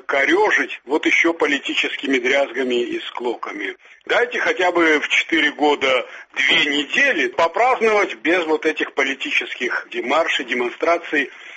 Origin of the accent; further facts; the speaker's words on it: Georgia; Как грузин не приветствую сепаратистские движения, так сказать, никакие.